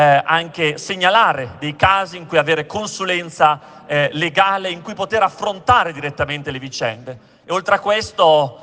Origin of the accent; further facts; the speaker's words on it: Emilia-Romagna, Italy; sono dell'Emilia Romagna